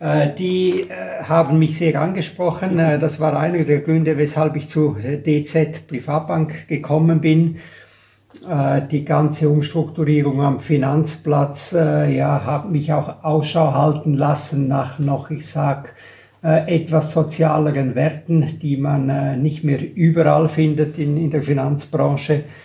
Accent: Graubünden, Switzerland; also born or lived in Geneva; Ich bin so in meinem zweiten Lebensjahr dann nach Graubünden umgezogen mit den Eltern, bin da auch groß geworden. Mein Herz schlägt eigentlich fürs Bündnerland und das sind auch noch meine Wurzeln.

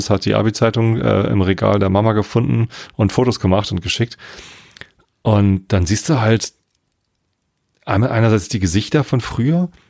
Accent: Tostedt, Lower Saxony, Germany; Ich bin ja hier in der Ecke. Ich bin in Tostedt zur Schule gegangen, okay. Jetzt wohne ich immer noch in der Samtgemeinde Tostedt.

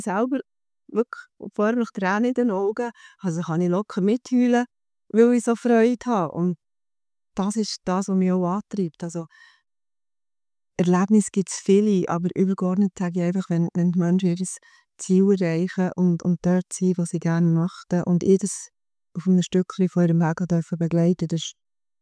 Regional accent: Bern, Switzerland; ich bin ja im Berner Seeland aufgewachsen und gross geworden.

